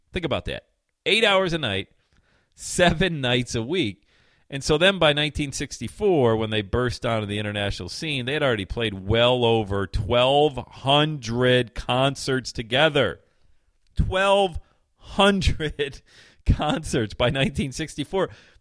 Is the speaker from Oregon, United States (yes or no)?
no; Bradford, Pennsylvania, United States; Growing up in Bradford, PA, the youngest of eight kids, most of which were born in the 50s and early 60s, they grew up huge … fans, and I was just a product of that, man.